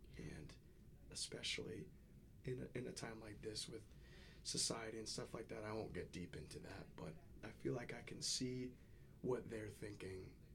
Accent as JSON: {"language": "English", "region": "England", "country": "United Kingdom", "said": "So I'm English, like British, but I don't have an accent."}